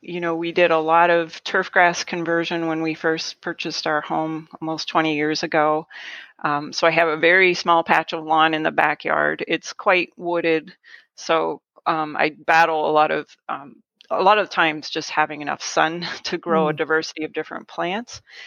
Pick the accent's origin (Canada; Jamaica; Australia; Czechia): Canada; now in United States; I grew up in Canada.